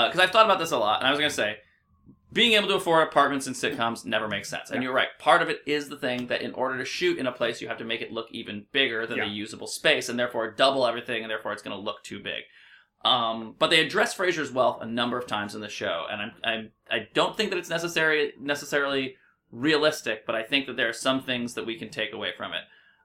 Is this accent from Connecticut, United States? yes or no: no; New York, United States; One of the reasons I can't get into Friends is I grew up in New York.